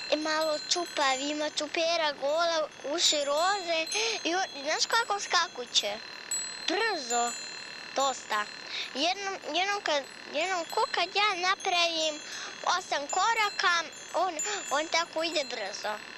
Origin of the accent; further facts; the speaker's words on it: Banja Vrućica, Republika Srpska, Bosnia & Herzegovina; Ja sam iz Banja Vruć i … Živim sa mamom i babom. Imam 6 godina.